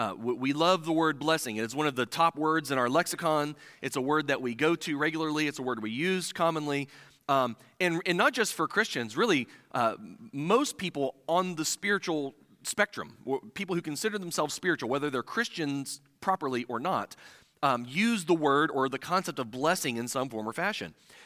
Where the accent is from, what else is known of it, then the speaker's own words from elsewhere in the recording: Midwest, United States; I was not born and raised in the South. I was born and raised in the Midwest, so to you, I guess I'm something of a Yankee, I guess.